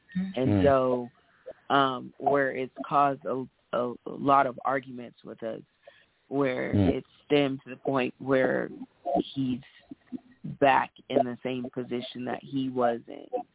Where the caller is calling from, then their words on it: Colorado, United States; I'm calling from Colorado.